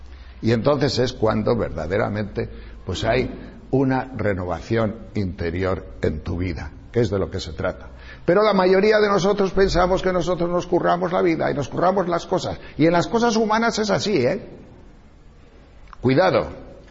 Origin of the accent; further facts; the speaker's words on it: Móstoles, Community of Madrid, Spain; yo vengo de Móstoles